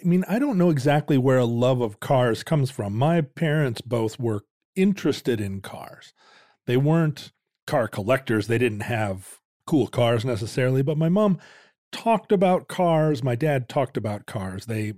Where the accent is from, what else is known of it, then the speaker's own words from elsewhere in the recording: Alaska, United States; I mean, I think, growing up in Alaska, the whole front of your car would get caked with muddy, frozen snow garbage in the spring.